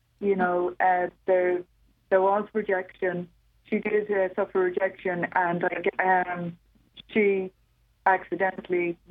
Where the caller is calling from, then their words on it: Dublin, Leinster, Ireland; I'm calling from Dublin.